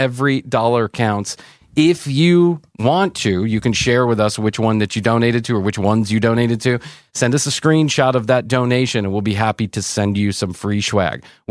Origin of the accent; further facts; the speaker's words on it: Chicago, Illinois, United States; I'm from Chicago.